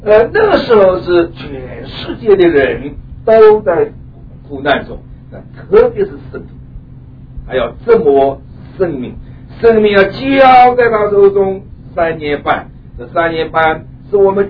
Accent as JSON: {"language": "Chinese", "country": "China", "said": "我们中国人一句话叫千夫所指啊"}